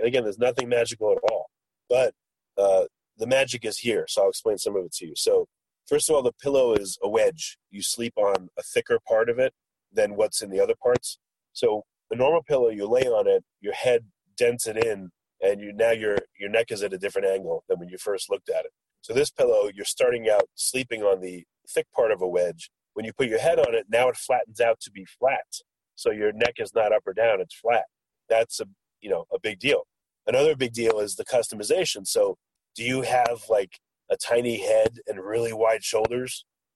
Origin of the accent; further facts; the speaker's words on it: New York, United States; So, like, you know, I'm from New York. I went to visit my parents.